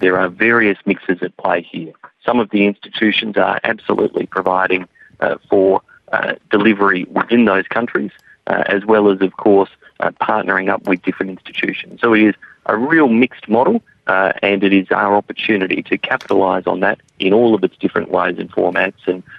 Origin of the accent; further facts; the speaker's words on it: Adelaide, South Australia, Australia; some students from my home state of Adelaide